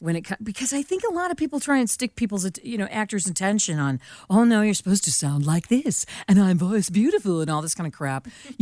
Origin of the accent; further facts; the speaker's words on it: Detroit, Michigan, United States; But I'm also from Detroit originally.